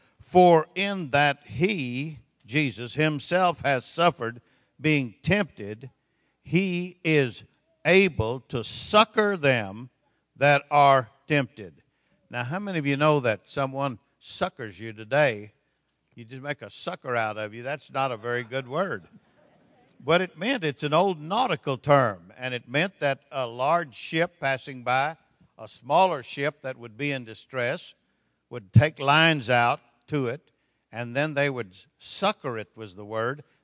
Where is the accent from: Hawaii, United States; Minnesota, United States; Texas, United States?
Texas, United States; also born or lived in South America; Now, I'm from Texas. Well, I'm born in South America, but I'm from Texas, and we talk a little slower there.